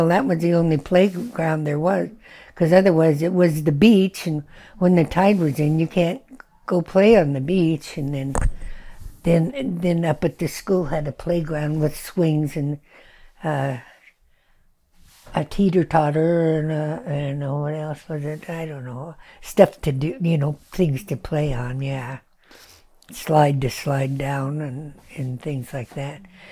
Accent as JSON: {"language": "English", "town": "Fairbanks", "region": "Alaska", "country": "United States", "tie": "born or raised there", "also_born_or_lived": "McGrath", "said": "Yeah, I was born in McGrath, yeah. And grew up till I was about 3, 4, 5 years old. And then we went and moved to Fairbanks because they had to go to school."}